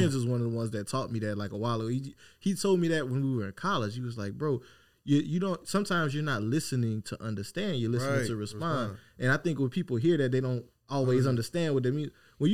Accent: Opelousas, Louisiana, United States; I'm this dude from Opelousas, Louisiana. I played football at Louisiana Tech

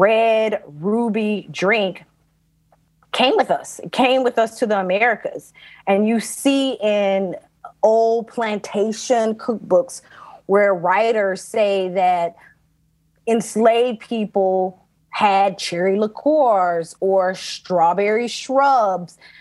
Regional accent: Athens, Georgia, United States; I grew up with hot links or red links in Georgia, and I was born and raised in Athens, Georgia, which is a city about 60 miles outside of Atlanta. It's Northeast Georgia.

